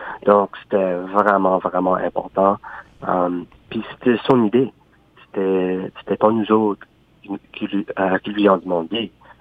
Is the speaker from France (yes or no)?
no; Margaree, Nova Scotia, Canada; Le prêtre par chez nous à Margaree à ce temps-là, c'était le père Doug McDonald.